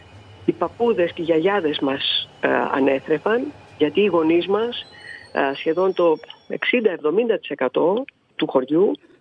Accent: Oikisiani, Greece; εγώ μεγάλωσα εδώ στην Οικίσιανη, φυσικά εδώ τελείωσα μέχρι και το Λύκειο το 1978, μεγάλωσα σε έναν τόπο, σε ένα χωριό, κεφαλοχώρι επαναλαμβάνω, μιλάμε για περίπου 3.000 κατοίκους τότε

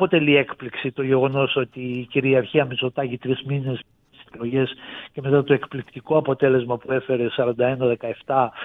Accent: Kozani, Western Macedonia, Greece; παρόλο είμαι από την Κοζάνη

